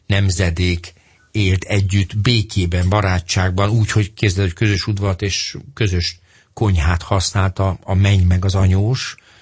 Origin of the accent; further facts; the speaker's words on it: Budapest, Hungary; Én annak idején egy zugligeti nagyon nagy kertben nőttem föl.